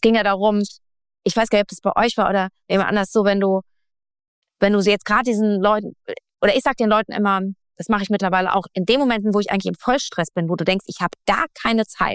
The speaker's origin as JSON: {"language": "German", "region": "Northern Germany", "country": "Germany", "said": "also ich bin nicht am Meer groß geworden, nicht direkt, aber norddeutsche Dirn, sage ich mal."}